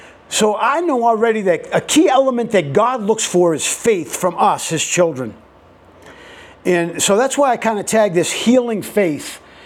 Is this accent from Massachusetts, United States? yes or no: yes; Boston, Massachusetts, United States; I am a New Englander. I grew up near Boston, and I'm fully Italian. So you get a little bit of that mix going in, and my speech might sound a little funny